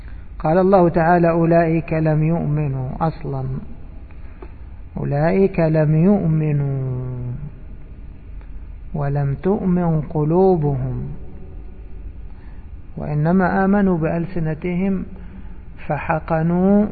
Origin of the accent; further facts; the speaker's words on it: Egypt; يقولون سلقه، سلقوا يعني، نقول عندنا في مصر سلقوا.